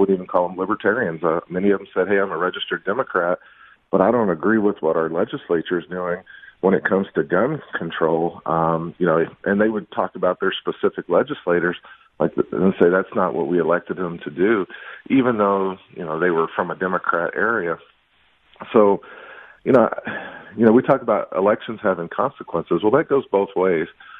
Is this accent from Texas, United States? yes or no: yes; Texas, United States; born there; moved away; I was born in Texas, and I moved here in 1995, but this is my home.